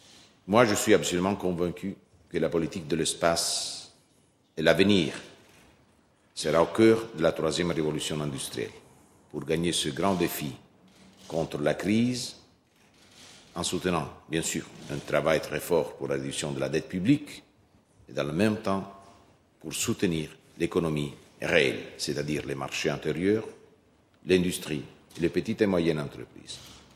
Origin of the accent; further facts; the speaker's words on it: Italy; French is a second language; Moi, je suis italien comme lui